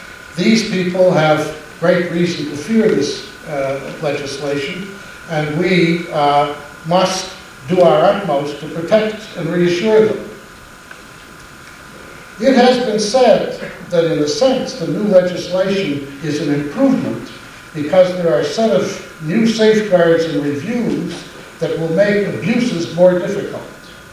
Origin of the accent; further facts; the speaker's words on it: Halifax, Nova Scotia, Canada; I grew up in Halifax during the war